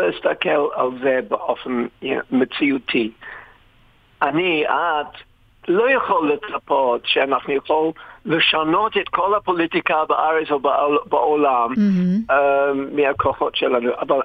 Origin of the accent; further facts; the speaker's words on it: England, United Kingdom; Hebrew is a second language; ואני פגשתי אותו כמה פעמים באנגליה, אני איש אנגלי